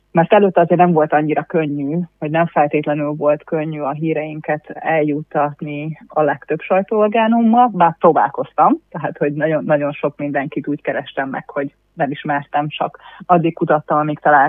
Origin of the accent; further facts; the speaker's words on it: Szentes, Csongrád-Csanád, Hungary; hanem otthon Szentesen